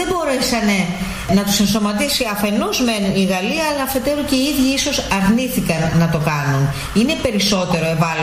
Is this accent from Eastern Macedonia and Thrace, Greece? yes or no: no; North Aegean, Greece; Εγώ κατάγομαι από τη Λέσβο, που είναι ένα νησί εθνής για το προσφυγικό.